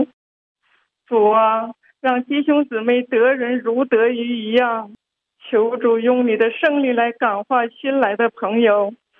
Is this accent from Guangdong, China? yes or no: yes; Shenzhen, Guangdong, China; 弟兄姊妹平安，我是深圳的